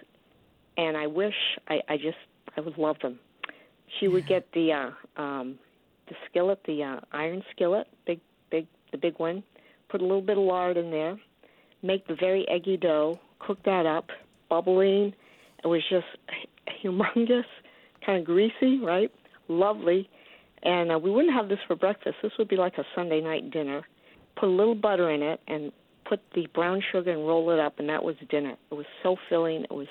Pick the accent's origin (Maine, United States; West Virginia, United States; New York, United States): Maine, United States; Biddeford; now in Gorham, United States; I grew up in Biddeford, a little kid in the 60s. French family, both sides.